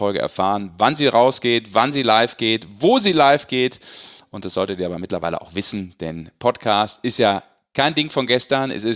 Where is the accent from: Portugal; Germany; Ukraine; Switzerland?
Germany; Rhineland; Ich als Rheinländer sage natürlich Fasching.